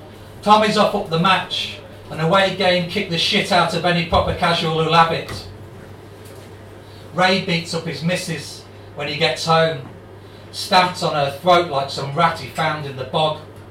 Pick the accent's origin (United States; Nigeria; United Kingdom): United Kingdom; England; although I'm English through and through